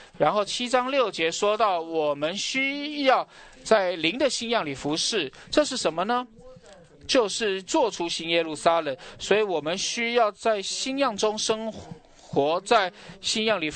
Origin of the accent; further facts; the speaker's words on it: United States; Chinese is a second language; 我是从美国来